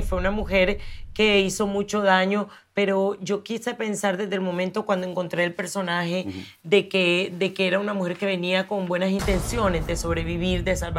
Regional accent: Colombia; Yo soy colombiana.

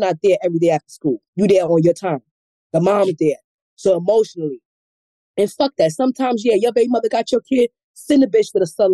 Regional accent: New York, United States; now in Virginia, United States; I'm in VA, but don't waste your time. I'm a New Yorker.

